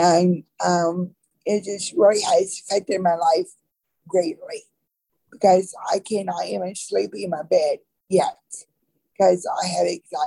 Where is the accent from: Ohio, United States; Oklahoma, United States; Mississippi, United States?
Oklahoma, United States; Greenfield; So I am from Greenfield, Oklahoma. It's a small farm community. So I'm a country girl, you could say. So I have been raised by my parents